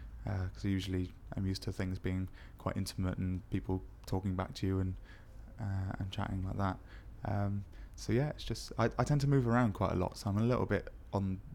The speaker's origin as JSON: {"language": "English", "town": "Bristol", "region": "South West England", "country": "United Kingdom", "said": "although I'm performing under the name … I'm 26 and I'm from Bristol."}